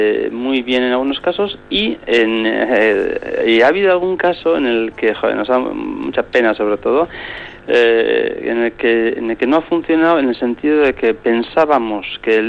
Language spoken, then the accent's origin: Spanish; Basque Country, Spain; nosotros, una familia que somos, digamos, vasco-finlandeses, ¿no? Mi mujer es de Finlandia, entonces muy integrados aquí